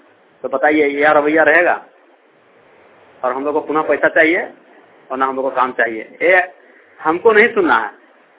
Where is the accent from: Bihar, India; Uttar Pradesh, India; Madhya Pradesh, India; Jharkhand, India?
Jharkhand, India; मैं नावाडी ब्लॉक का रहने वाला हूँ।